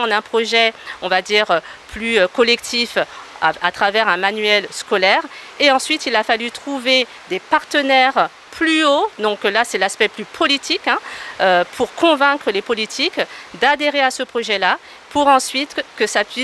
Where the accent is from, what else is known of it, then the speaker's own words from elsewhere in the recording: Cayenne, French Guiana; Donc je leur disais, ben, moi je viens de Cayenne.